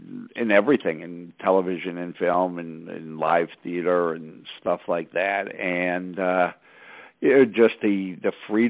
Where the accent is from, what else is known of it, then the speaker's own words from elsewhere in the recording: Brooklyn, New York, United States; I grew up in Brooklyn, and I went to school in Brooklyn. I went to Lincoln High School and followed by Brooklyn College.